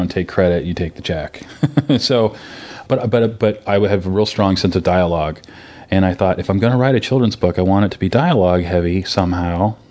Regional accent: Hudson, Ohio, United States; also born or lived in Stow; grew up in a town by Akron, Hudson, Ohio, and then for the second part of my childhood, my teen years, I grew up in Stowe, Ohio.

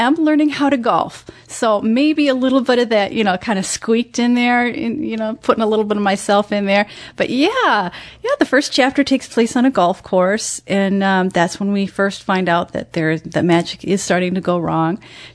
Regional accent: Michigan, United States; I recently moved back home to my home state in Michigan, and rekindled my relationship with my mom.

